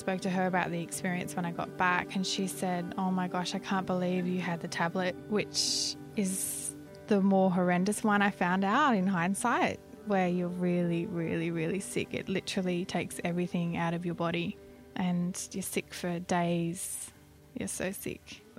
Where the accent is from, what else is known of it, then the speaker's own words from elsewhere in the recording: Australia; once I got back to Australia, my hometown at my parents' place, trying to go back to Sydney